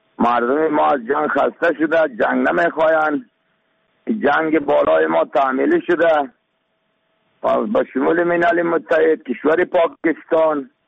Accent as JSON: {"language": "Persian", "country": "Afghanistan", "said": "ما شما مسلمان هستیم، ما شما افغان هستیم،"}